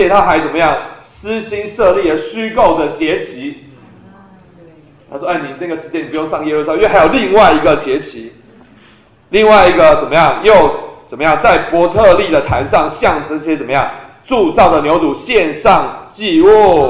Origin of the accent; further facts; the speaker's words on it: China; 那你知道对我们中国人其实圣诞节其实还好啊